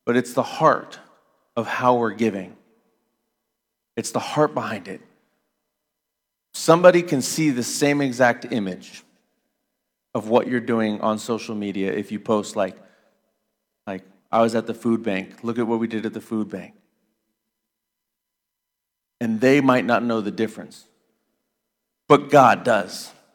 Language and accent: English; Las Vegas, Nevada, United States; like I grew up in Las Vegas for my childhood